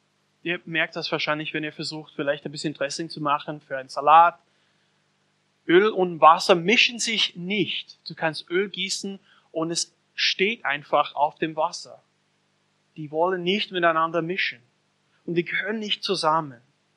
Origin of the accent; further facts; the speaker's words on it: Austria; dass es besonders schwer für uns als Österreicher ist.